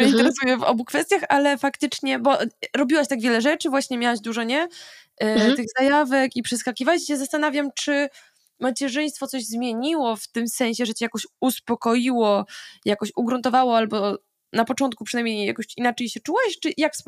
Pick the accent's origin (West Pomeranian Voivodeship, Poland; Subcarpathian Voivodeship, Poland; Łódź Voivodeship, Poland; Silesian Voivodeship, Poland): Subcarpathian Voivodeship, Poland; tam dorastaliśmy w Bieszczadach